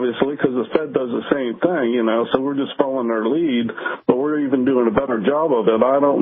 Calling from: Wilmot, Florida, United States; I'm calling from Wilmot, Florida.

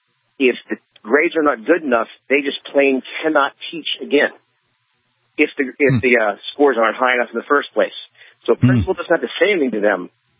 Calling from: Delaware, United States; at least I'm calling from Delaware, this state apparently signed on to a race to the top federal program.

